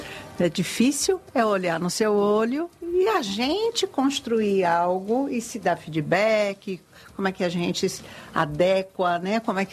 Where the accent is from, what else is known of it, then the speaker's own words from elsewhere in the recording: São Paulo, Brazil; eu não sou baiana, eu sou paulista